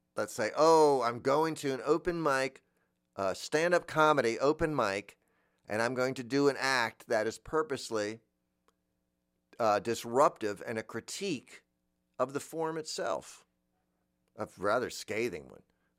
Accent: Florida, United States; I'm from Florida. I've seen them in the wild my whole life.

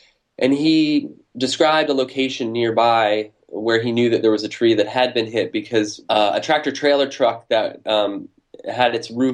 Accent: Pennsylvania, United States; And in my own background, I grew up in Western Pennsylvania on a road that had a very sharp bend and a tree that would continually get hit by cars.

